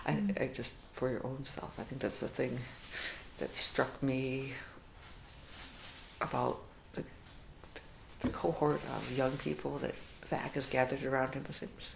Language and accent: English; Sault Ste. Marie, Michigan, United States; born there; now in Alaska, United States; I was born in Michigan's Upper Peninsula in the little town of Sault Ste. Marie there. And was always drawn to Alaska, and here I am.